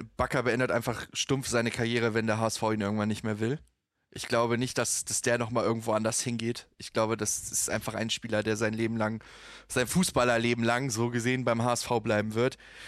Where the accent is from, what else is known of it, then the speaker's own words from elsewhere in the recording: Hanover, Lower Saxony, Germany; Das sage ich als Hannoveraner auch sehr gerne